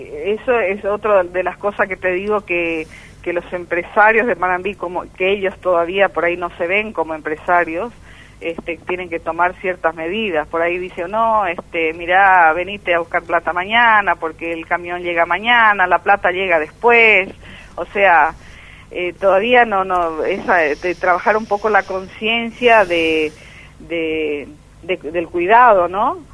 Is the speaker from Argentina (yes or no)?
yes; Panambí, Misiones, Argentina; convoqué como vecina de Panambí, digamos así. Yo nací, me crié en Panambí, mis padres pioneros de Panambí, tengo familia que también son madereros